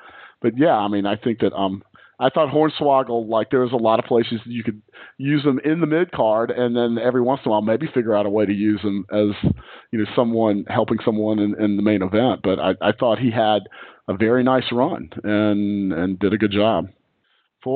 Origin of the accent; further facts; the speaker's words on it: Puerto Rico; We're from Puerto Rico.